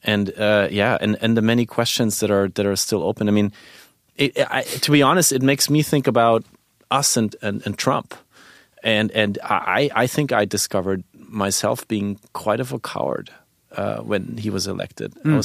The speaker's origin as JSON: {"language": "English", "town": "Nuremberg", "region": "Bavaria", "country": "Germany", "second_language": "English", "moved": "as an adult", "lives_now": "New York, United States", "said": "arrived here in this country and at some point we were at a party here in New York and somebody asks, so where are you from? And I say, from Nuremberg."}